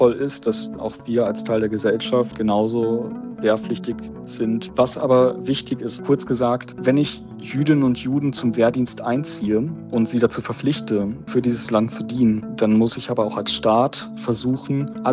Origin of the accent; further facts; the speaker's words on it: Germany; letztendlich bin ich ja in Deutschland aufgewachsen und habe hier auch meine Heimat